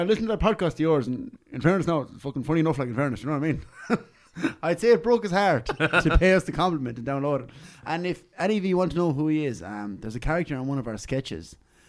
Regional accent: Ireland; I'm going to go with almond because I'm Irish.

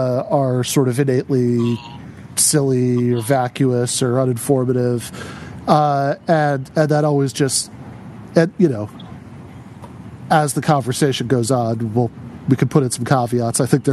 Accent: East Lansing, Michigan, United States; moved away as an adult; I grew up in East Lansing, and then I started off college at Lansing Community College

